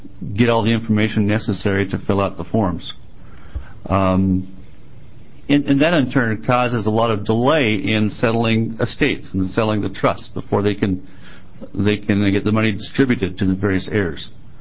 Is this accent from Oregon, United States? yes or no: yes; Portland, Oregon, United States; I'm a CPA from Portland.